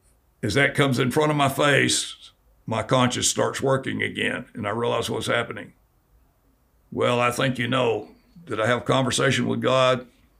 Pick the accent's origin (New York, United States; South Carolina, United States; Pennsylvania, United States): South Carolina, United States; I'm from South Carolina. I met a family from Winnsboro, South Carolina, which some of my cousins, distant cousins, live there, and they knew of them.